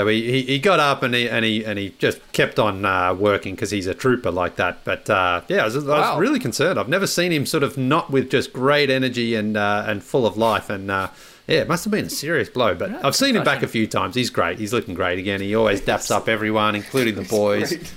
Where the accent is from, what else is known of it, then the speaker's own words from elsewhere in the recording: Australia; anyone who's familiar with our podcast knows that I grew up in Australia and getting access to highlights was difficult.